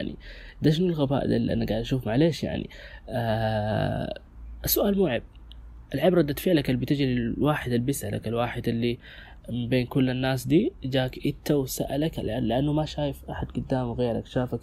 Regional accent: Sudan; سواء عندنا في السودان أو في الوطن العربي عموما

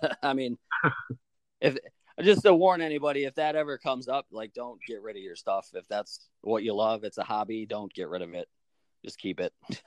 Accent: Buffalo, New York, United States; No, born and raised in Buffalo, never left. The city stuck with me.

